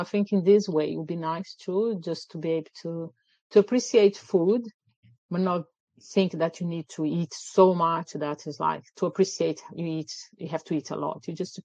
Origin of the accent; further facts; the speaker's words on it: Brazil; English is a second language; now in United Kingdom; No, I didn't grow up here. I grew up in Brazil, where I'm from.